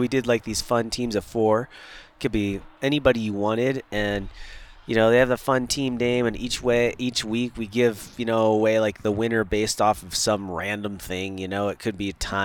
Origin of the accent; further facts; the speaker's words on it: Minnesota, United States; I'm from Minnesota.